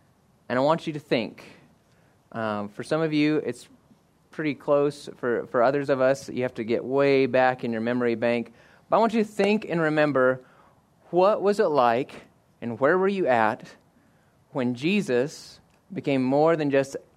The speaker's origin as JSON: {"language": "English", "region": "Oklahoma", "country": "United States", "moved": "as an adult", "lives_now": "Spearfish, United States", "said": "I am a transplant from Oklahoma. My wife, Heather, and I moved here just shy of 4 years ago."}